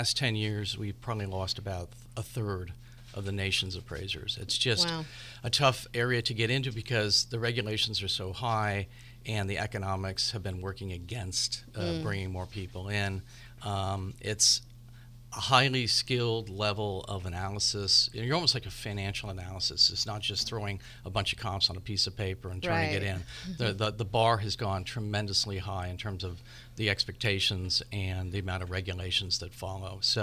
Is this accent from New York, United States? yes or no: no; California, United States; even though I grew up in Marin, I started my appraisal career in Southern California.